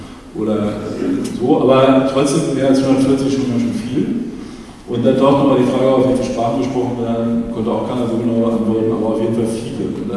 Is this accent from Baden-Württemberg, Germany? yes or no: no; Hanover, Lower Saxony, Germany; Ich bin in Linden geboren und ungefähr vor 60 Jahren in Sichtweite hier in eine Grundschule gegangen